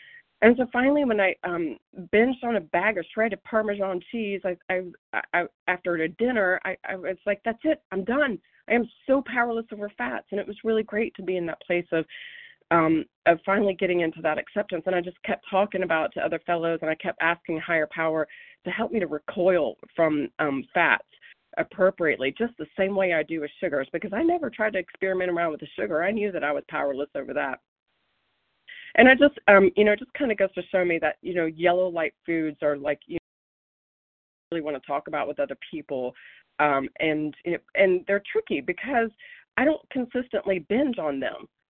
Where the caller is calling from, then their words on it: Oregon, United States; Yes, I'm calling from Oregon